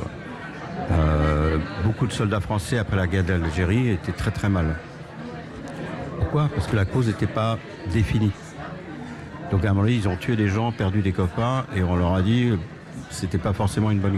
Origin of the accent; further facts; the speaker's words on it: France; Moi, je suis français, je viens de France.